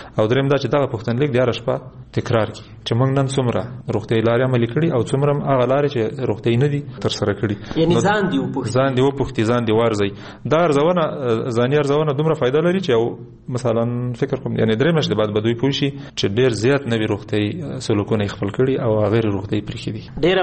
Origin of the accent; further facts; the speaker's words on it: Kunar, Afghanistan; زه د کونړ یم